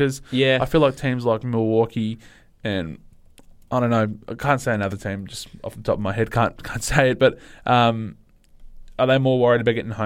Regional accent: Australia; I'd like to see, obviously, Ben Simmons get into a finals would be great as an Australian

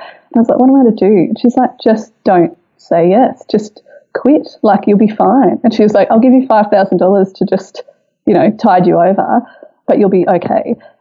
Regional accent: England, United Kingdom; now in Australia; And I'm from England and I didn't have any cousins growing up.

